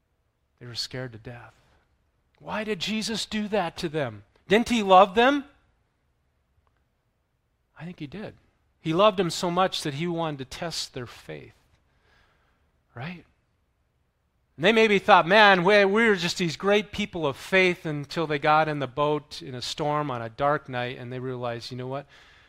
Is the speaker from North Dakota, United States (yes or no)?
yes; North Dakota, United States; accent: North Dakota; moved away; I just looked at growing up in North Dakota. You know, there's one thing about North Dakota.